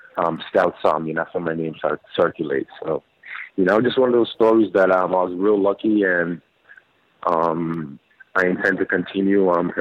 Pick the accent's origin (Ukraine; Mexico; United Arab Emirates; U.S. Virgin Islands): U.S. Virgin Islands; St. Thomas; growing up, I really didn't have a team.